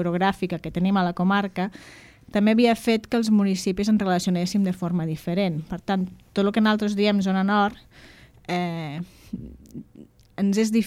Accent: Catalonia, Spain; Nosaltres considerem des d'allà com a poble que som, com a territori, i també com a catalans que ens sentim, no?

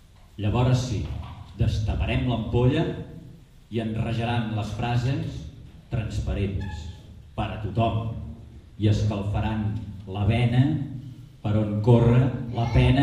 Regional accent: Barcelona, Catalonia, Spain; born there; jo vaig néixer a Barcelona, però la família de ma mare, que són de l'Escala, que és un poble de la costa

